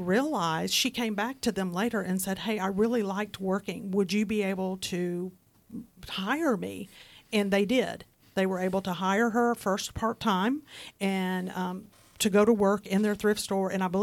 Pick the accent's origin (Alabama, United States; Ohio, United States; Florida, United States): Alabama, United States; Huntsville; And I was born and raised in Huntsville. I love my community.